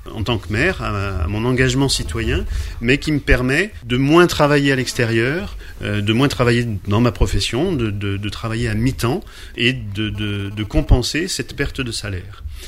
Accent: Lyon, Auvergne-Rhône-Alpes, France; also born or lived in Savoie; now in Sucieu, France; je ne suis pas originaire de Sucieux, je suis originaire de Lyon et j'ai grandi entre Lyon et la Savoie et puis en 1994, je suis venu m'installer à Sucieux avec mon épouse et mon fils.

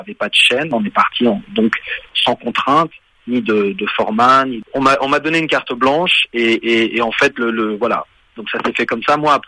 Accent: Villefontaine, Auvergne-Rhône-Alpes, France; moved away as an adult; now in Paris, France; En 2000, donc vous voyez, je suis parti de Villefontaine pour faire, disons, mon histoire professionnelle à Paris.

